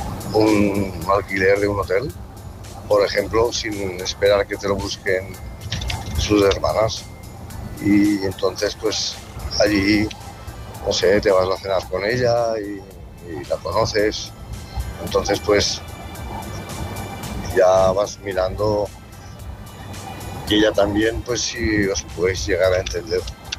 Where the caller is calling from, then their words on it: Tarragona, Catalonia, Spain; de Tarragona.